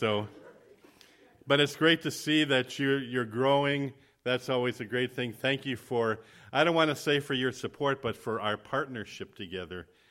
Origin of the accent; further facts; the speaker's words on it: Hurley, Wisconsin, United States; also born or lived in Ironwood, Michigan; I grew up in Hurley, Wisconsin, Ironwood, Michigan, if anybody knows where that is, 80 miles up the road.